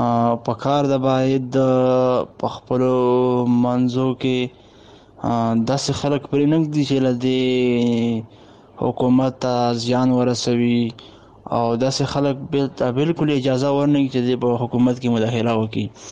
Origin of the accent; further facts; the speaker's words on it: Pakistan; د پاکستان بنوزلې څخه.